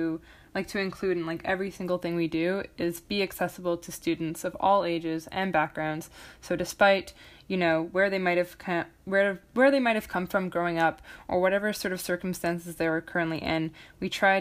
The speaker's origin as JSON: {"language": "English", "town": "Vancouver", "region": "British Columbia", "country": "Canada", "said": "I am a senior in high school and I'm from Vancouver, Canada."}